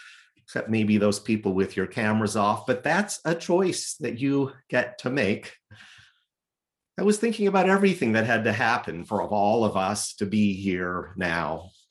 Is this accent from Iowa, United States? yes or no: no; Longmont, Colorado, United States; born there; it's much cooler to say that I was born in Longmont, Colorado, than Kansas City.